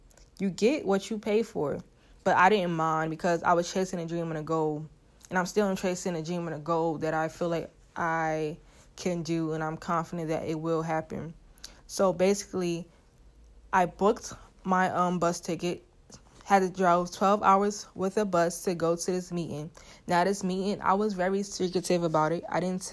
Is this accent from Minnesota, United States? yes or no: no; Brooklyn, New York, United States; Now, since I am from Brooklyn, I have family that is in Brooklyn.